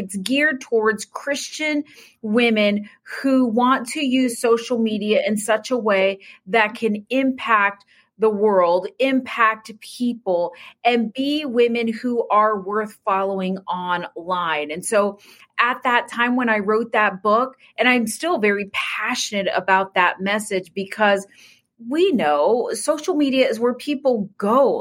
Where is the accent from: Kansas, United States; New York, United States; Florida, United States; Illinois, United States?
Florida, United States; At the time we were living in Florida, we are originally from Florida.